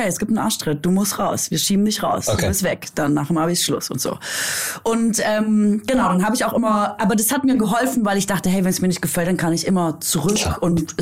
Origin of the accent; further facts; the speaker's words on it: Baden-Württemberg, Germany; accent: Swabian; moved away; ich bin jetzt länger von da weg, als ich da gelebt habe und ich spreche länger Hochdeutsch als Schwäbisch.